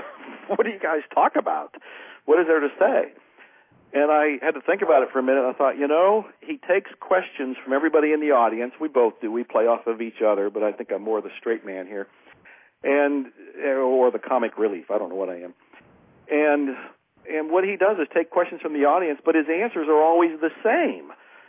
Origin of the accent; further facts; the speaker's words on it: Texas, United States; here in my hometown area, and I live in the hill country of Texas